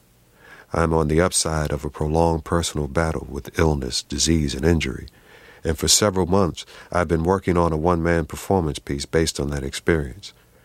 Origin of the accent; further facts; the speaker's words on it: New York, United States; I am a lifelong New Yorker. I grew up with close ties to my family roots in the South, but I am a New Yorker